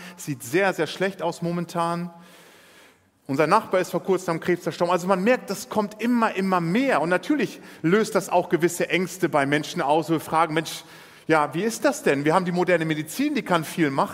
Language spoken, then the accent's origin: German; Lower Saxony, Germany; Ich komme ursprünglich aus der Landwirtschaft und bin immer noch so ein bisschen mit Landwirtschaft verbunden und erlebe gerade im norddeutschen Raum, aus Ostfriesland, wo ich gerade herkomme